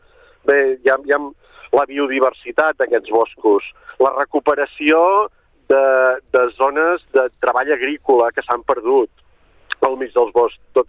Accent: Sant Llorenç Savall, Catalonia, Spain; Penseu, per exemple, en el meu poble, Sant Llorenç Savall

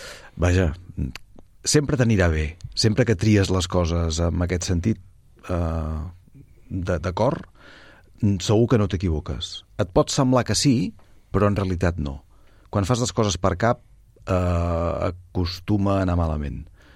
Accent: Manresa, Catalonia, Spain; born there; Jo vaig néixer a Manresa.

